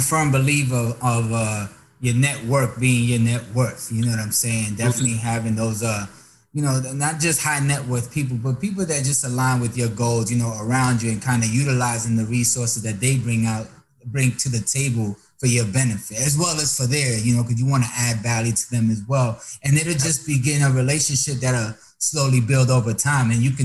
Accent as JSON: {"language": "English", "country": "Dominican Republic", "said": "Yeah, Dominicano here, Papi."}